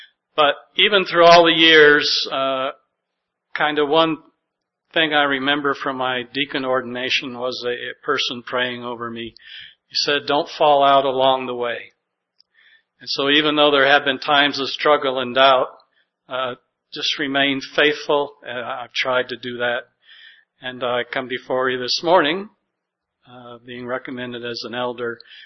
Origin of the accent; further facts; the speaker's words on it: Detroit, Michigan, United States; born there; In Detroit, Michigan. And my dad was in the Air Force, so we traveled around a lot.